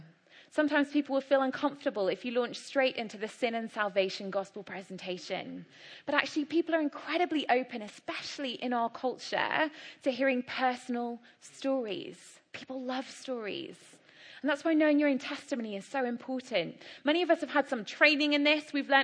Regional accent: England, United Kingdom; These situations are really hard for us as British people. They actually require us getting over our own Englishness and our sense of etiquette and our cultural abhorrence for invading somebody else's privacy.

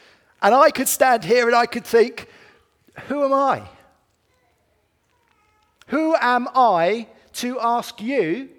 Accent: United Kingdom; We're very British, aren't we?

